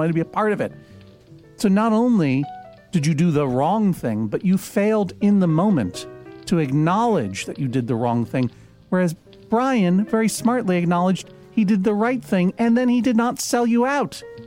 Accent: Columbus, Ohio, United States; I can stare those tornadoes down. I'm from Columbus, Ohio.

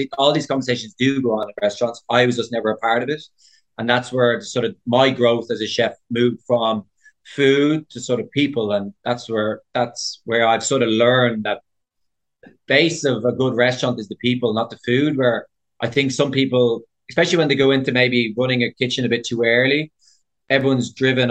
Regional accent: Dublin, Leinster, Ireland; Like, Dublin would be easy, because like, I'm from Dublin, I know it, but it wasn't actually.

